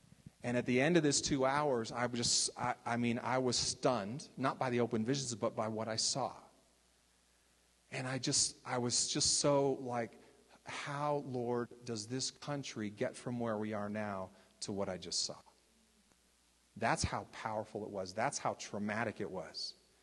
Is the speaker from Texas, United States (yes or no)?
yes; Texas, United States; I'm from Texas.